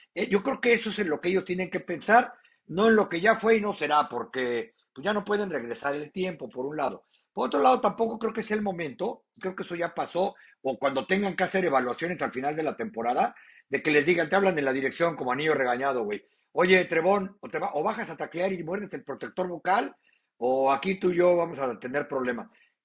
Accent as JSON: {"language": "Spanish", "region": "Texas", "country": "United States", "tie": "born there", "said": "y más a los que nacimos en Texas."}